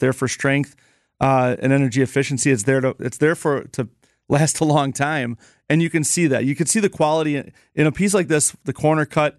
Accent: Wisconsin, United States; like my brother and I are the owners, but we grew up in Wisconsin. We're not going anywhere.

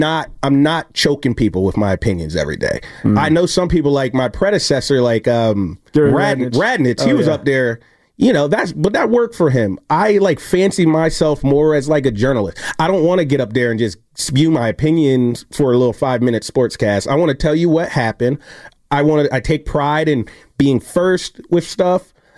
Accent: Philadelphia, Pennsylvania, United States; people know I'm from Philly, but that doesn't really come through on my TV.

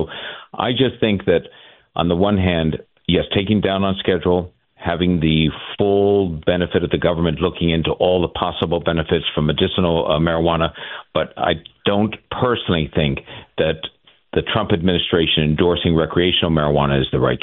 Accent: San Francisco, California, United States; also born or lived in New York City; called home for 25 years for a long time in New York City. Mm-hmm. It became the way to do business in my hometown of San Francisco.

